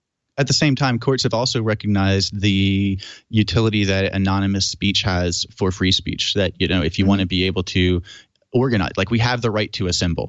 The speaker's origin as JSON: {"language": "English", "region": "Maryland", "country": "United States", "said": "So in my home state, for example, if we slide over to Maryland"}